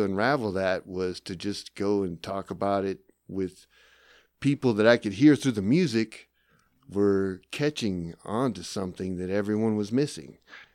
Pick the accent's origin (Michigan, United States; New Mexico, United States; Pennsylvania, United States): New Mexico, United States; Carlsbad; also born or lived in Lovington, United States / Albuquerque, United States; Born in Lovington, grew up in Carlsbad, eventually made it to Albuquerque after college.